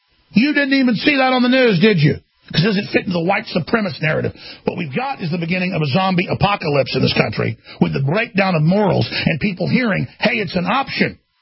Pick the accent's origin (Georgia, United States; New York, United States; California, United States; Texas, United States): Texas, United States; Dallas; I remember when I was growing up in Dallas, when it was the murder capital of the United States above Chicago